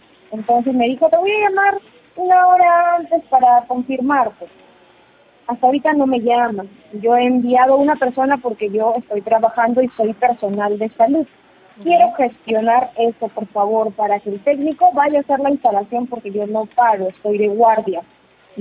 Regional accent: Los Olivos, Lima, Peru; yo soy del distrito de Los Olivos

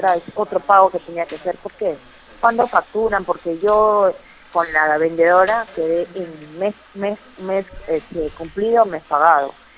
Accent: Lima, Peru; Señorita, yo soy de Los Olivos

